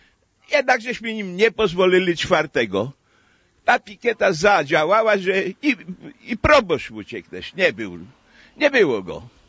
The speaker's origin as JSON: {"language": "Polish", "town": "Kazimierzów", "region": "Masovian Voivodeship", "country": "Poland", "said": "jestem ze wsi Kazimierzów, gmina Kałuszyn."}